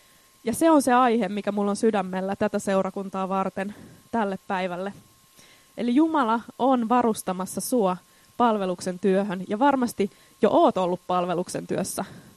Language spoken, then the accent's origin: Finnish; Järvenpää, Uusimaa, Finland; ja mä tuun Järvenpäästä.